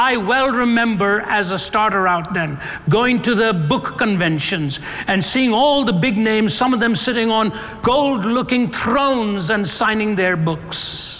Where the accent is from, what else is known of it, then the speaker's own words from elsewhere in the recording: Chennai, Tamil Nadu, India; Why does he take a meager little boy growing up in Chennai, India, and come into his life on a bed of suicide at the age of 17?